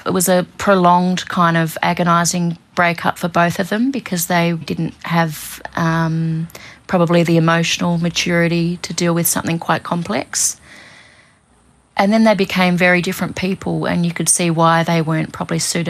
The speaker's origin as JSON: {"language": "English", "town": "Robe", "region": "South Australia", "country": "Australia", "tie": "born or raised there", "also_born_or_lived": "Subiaco", "lives_now": "Pebbly Beach, Australia", "said": "So I was born in Subiaco in Western Australia, and we moved around a bit, but the place I grew up mostly was in Robe in southeast Australia, which is like a small, well, it was a small fishing village, and now it's quite a major tourist town."}